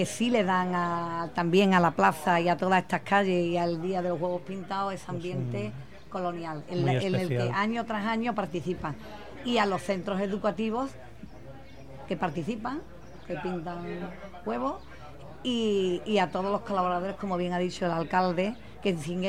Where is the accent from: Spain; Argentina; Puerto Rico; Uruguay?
Spain; Andalusia; somos andaluces, Andalucía nuestra tierra, pero nuestros orígenes son centroeuropeos.